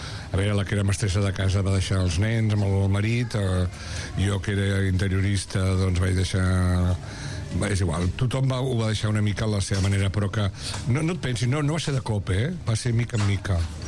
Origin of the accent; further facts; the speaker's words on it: Sitges, Catalonia, Spain; la Cubana som de Sitges, i a més la Vicky Plana també era de Sitges, i érem un grup de gent de Sitges que fèiem teatre